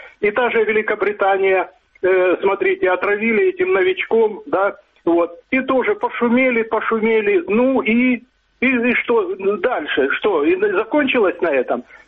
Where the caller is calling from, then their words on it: Dnipro, Dnipropetrovsk Oblast, Ukraine; город Днепр.